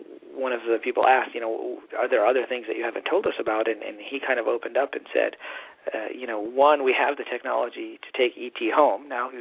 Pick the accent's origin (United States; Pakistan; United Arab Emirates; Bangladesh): Pakistan; born there; and I was born in Pakistan in this life.